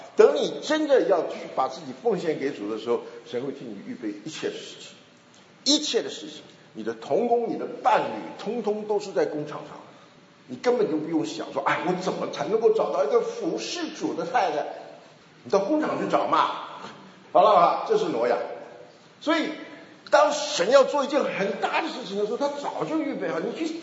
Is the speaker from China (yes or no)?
no; Taiwan; 我们台湾话叫抓鸡